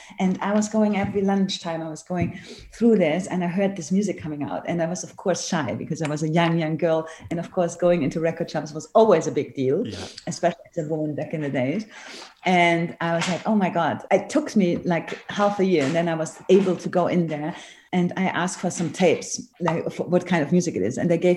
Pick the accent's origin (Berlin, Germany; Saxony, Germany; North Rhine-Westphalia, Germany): North Rhine-Westphalia, Germany; Cologne; English is a second language; because I come from Cologne, have lights, this is the way.